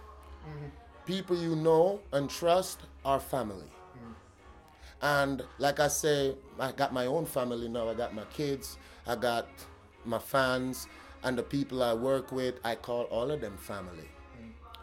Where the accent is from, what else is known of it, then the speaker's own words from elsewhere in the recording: Jamaica; now in Germany; I'm Jamaican. My ties are always there. I could have got a German passport already 15 years ago. And I still have a Jamaican pass